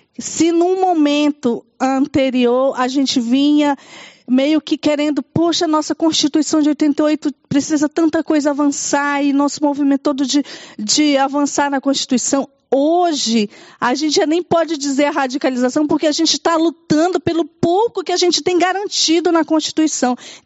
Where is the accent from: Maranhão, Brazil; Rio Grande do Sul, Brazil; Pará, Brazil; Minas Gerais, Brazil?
Pará, Brazil; Belém; eu sou da Amazônia, sou de Belém do Pará